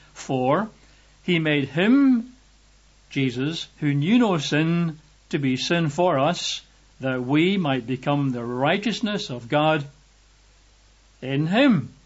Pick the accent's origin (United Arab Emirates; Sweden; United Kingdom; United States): United Kingdom; Scotland; I'm white. I'm a male. I'm Scottish.